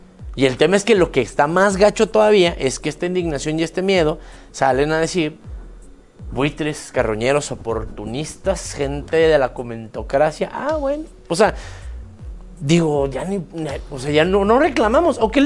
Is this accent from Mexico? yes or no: yes; Michoacán, Mexico; tú como michoacano, como mexicano, pero más en Michoacán